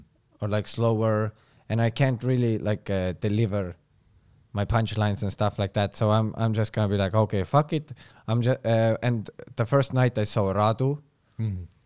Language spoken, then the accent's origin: English; Estonia; They thought that I fabricated my accent and the whole stuff about being Estonian.